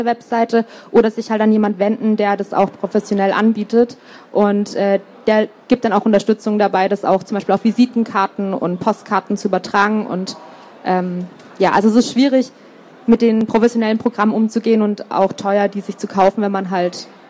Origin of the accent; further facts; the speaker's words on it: Konstanz, Baden-Württemberg, Germany; Und in Konstanz, da wo ich herkomme, da war es so, dass ich auch eben in den Buchladen gegangen bin